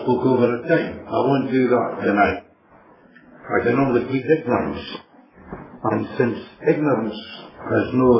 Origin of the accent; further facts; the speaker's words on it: Leinster, Ireland; When I grew up in County Meath